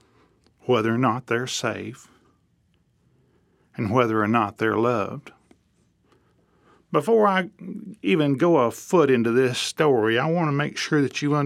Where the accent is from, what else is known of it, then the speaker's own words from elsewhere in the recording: Borger, Texas, United States; born there; I was born in Borger, Texas. Now, Borger, Texas is an oil field boom town.